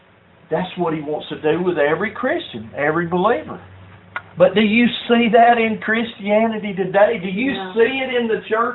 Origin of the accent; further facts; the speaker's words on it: Canton, Georgia, United States; all of a sudden I'm from Canton, Georgia, old country boy, and God gives me the power to speak in your language.